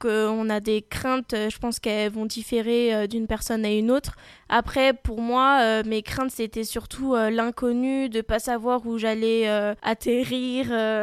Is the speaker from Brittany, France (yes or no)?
no; Angers, Pays de la Loire, France; je suis originaire d'Angers, j'ai 24 ans